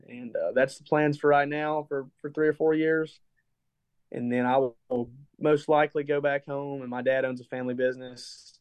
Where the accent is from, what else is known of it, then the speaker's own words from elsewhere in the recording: Franklin, Tennessee, United States; It's probably the closest professional rodeo to my hometown in Franklin.